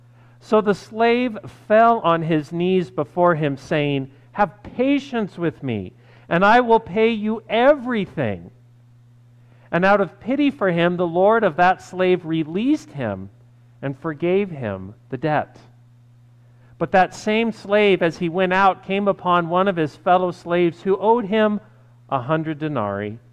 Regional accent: Sedona, Arizona, United States; especially if you're in the high desert, like I was growing up in Sedona, Arizona.

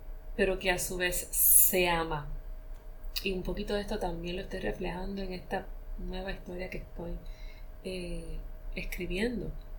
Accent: Puerto Rico; la realidad que vivo como ciudadana puertorriqueña, como mujer, madre, esposa, hija, amiga, sobrina, nieta, etcétera, que ama Puerto Rico, que vive

